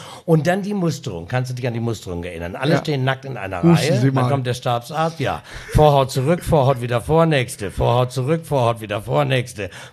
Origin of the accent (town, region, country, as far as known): Osnabrück, Lower Saxony, Germany; born or raised there; now in Hamburg, Germany